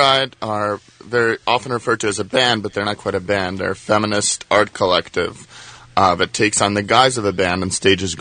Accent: Moscow, Russia; I grew up in Moscow.

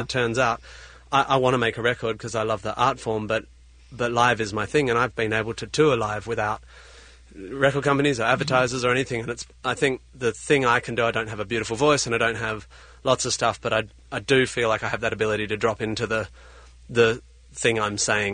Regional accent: Australia; As an Australian, it's just announcing a tour, really.

